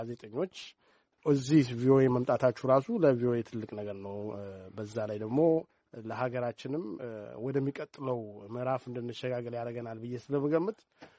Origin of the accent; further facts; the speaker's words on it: Addis Ababa, Ethiopia; እዛ ተወልጄ ወደ አዲስ አበባ የመጣሁት ሁለት አመት ይያለ ነው ስለዚህ አዲስ አበባ ነው ያደኩት ነው አዲስ አበባ ልጅ ነኝ መርካቶ ነው ሰፈሬ መሳለሚያ